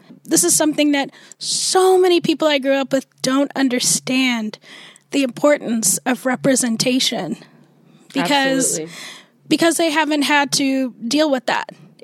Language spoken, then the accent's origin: English; Snohomish, Washington, United States; also born or lived in Calcutta, India; And I grew up in Snohomish, Washington, so a little north of Seattle. But I've lived in Washington my whole life.